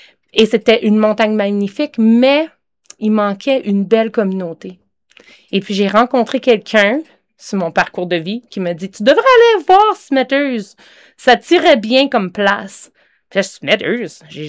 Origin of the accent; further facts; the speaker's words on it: Charny, Quebec, Canada; born there; je suis née dans la belle province de Québec, dans une petite ville qui s'appelle Charny. Et ça, Charny, c'est sur la rive sud de la ville de Québec. Autrefois, c'était vraiment petit comme ville.